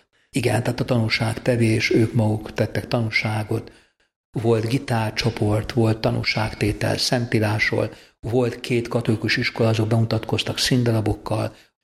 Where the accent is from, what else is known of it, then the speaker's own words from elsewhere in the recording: Budapest, Hungary; mivel Rózsdombról jöttem